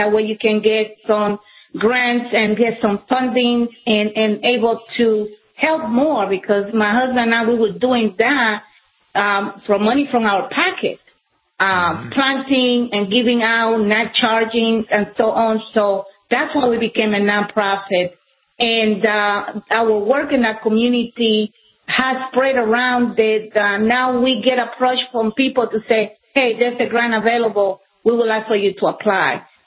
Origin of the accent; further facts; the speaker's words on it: Puerto Rico; Going back on history, like I said, I am from Puerto Rico. I did not experience that.